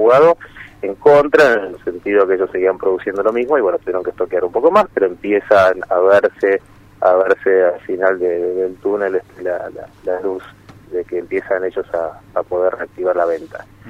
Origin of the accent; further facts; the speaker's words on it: Rosario, Santa Fe, Argentina; now in Buenos Aires, Argentina; te cuento que soy rosarino